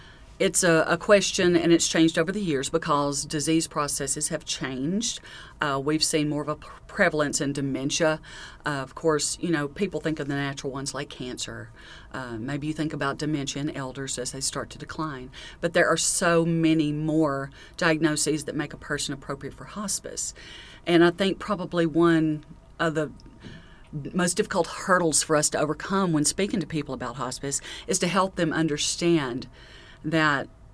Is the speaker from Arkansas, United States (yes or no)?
yes; Hamburg, Arkansas, United States; I'm actually from Hamburg, so I'm in the extreme southeast corner, so it was a long trek today